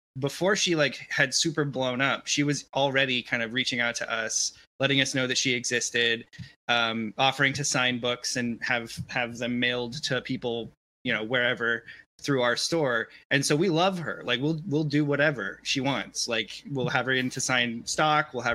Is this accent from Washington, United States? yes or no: yes; Richland, Washington, United States; my hometown bookstore that I grew up visiting a lot was Adventures Underground in Richland, Washington, which is, you know, a small town in the middle of the desert.